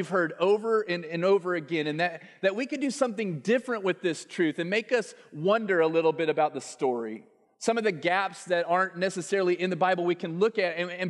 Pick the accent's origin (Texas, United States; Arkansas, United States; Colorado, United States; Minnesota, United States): Colorado, United States; Denver; born there; And I was born in Denver, Colorado, and I love the mountains. I love the Rockies.